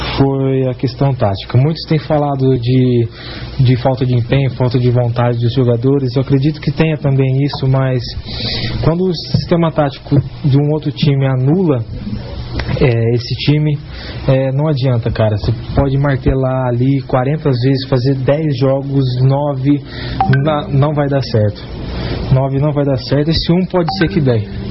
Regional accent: São Paulo, Brazil; Sou aqui do interior de São Paulo.

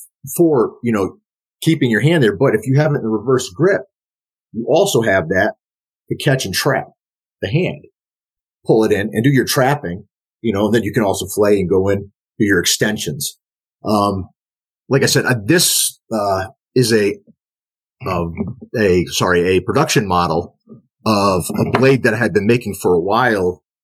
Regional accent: Northeast, United States; I started off in Shaolin Kempo because we're from the Northeast.

